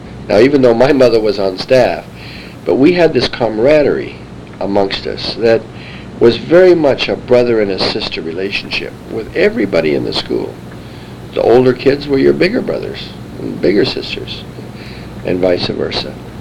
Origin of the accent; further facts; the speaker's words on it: China; My parents were missionaries with the China Inland Mission. And they were married in China. And I was raised on the mission field.